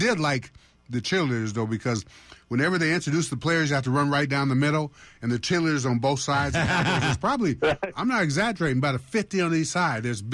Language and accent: English; Texas, United States; I'm from Texas.